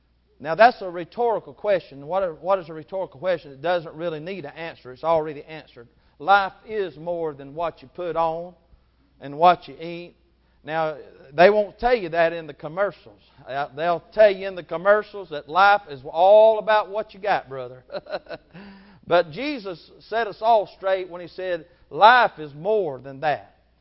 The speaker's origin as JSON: {"language": "English", "region": "the South", "country": "United States", "said": "1 gallon of tea, and I'm being from the South. Let me put in there sweet tea."}